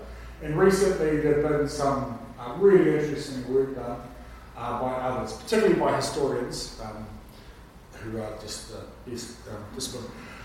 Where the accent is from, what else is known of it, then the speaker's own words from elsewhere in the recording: Auckland, New Zealand; Although Māori, of course, growing up in Auckland, had a little context for me.